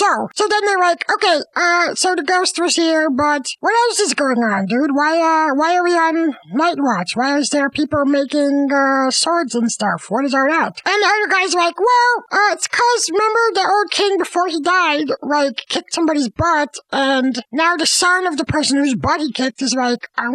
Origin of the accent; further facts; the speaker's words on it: United States; Well, I am American, but I don't watch football because I couldn't play it, so...